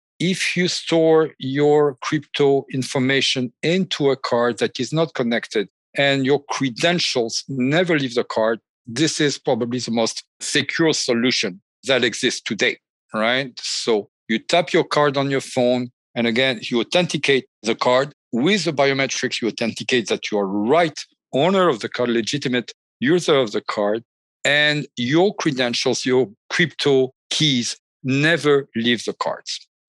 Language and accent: English; France; now in California, United States; I'm French, and my accent